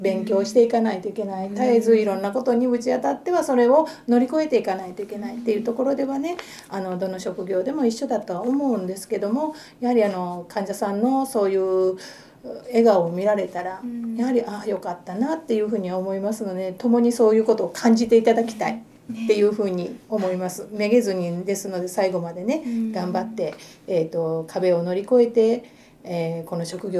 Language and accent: Japanese; Kyushu, Japan; で私も九州の出なので、うん、兄弟とかは九州にいてますの で